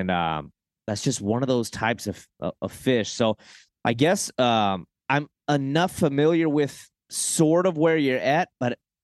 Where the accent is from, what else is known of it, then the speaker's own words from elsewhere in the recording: the South, United States; I want to go on record and say, I'm from the South.